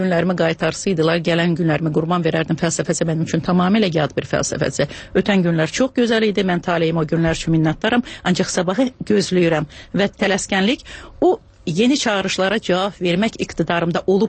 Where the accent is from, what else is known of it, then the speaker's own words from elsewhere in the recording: Kalbajar, Kalbajar District, Azerbaijan; born there; also born or lived in Shusha; Şuşa mənim uşaqlığımdır, Şuşa mənim gəncliyimdir. Özüm zatım hərbiçi olduğuna görə, Kəlbəcərdə işlədiyinə görə mən Kəlbəcərdə doğulmuşam. Yəni, bütün bu dağ bölgələrinə, dağ rayonlarına aid olan keyfiyyətləri çalışmışam, özümdə birləşdirəm.